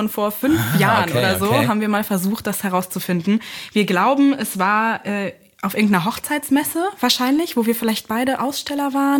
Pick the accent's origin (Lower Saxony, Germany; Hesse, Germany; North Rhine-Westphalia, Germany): Lower Saxony, Germany; now in Berlin, Germany; Ich bin nicht gebürtige Berlinerin, wohne und arbeite jetzt aber dort und überall und bin eigentlich aus Niedersachsen. Und habe dann übergesiedelt sozusagen in den Osten